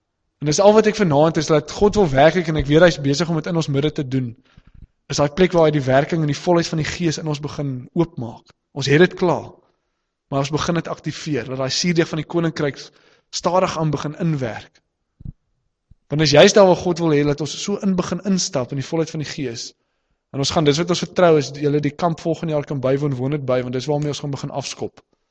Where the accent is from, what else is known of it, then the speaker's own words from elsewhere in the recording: Western Cape, South Africa; ek kom van die Weskus af, so ek was al in Rowwesee gewees